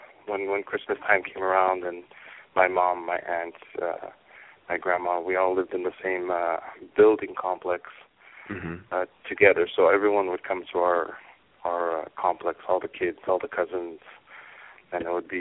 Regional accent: Montreal, Quebec, Canada; Growing up in Montreal, there was the Montreal Pool Room

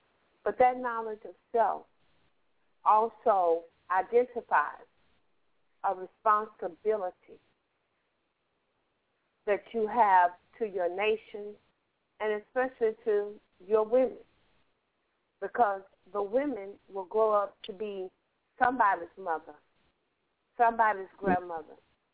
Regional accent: Compton, California, United States; But I tell you, Sister Charlene, growing up in Compton, where I grew up, right around the corner from the area known as the jungle back in that day, I was never afraid to walk the streets.

